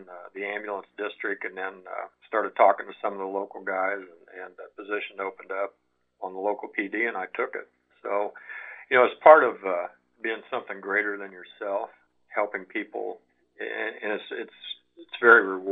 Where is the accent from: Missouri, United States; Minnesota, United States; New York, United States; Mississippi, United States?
Missouri, United States; Cameron; and I'm originally from Cameron area. So I grew up in that environment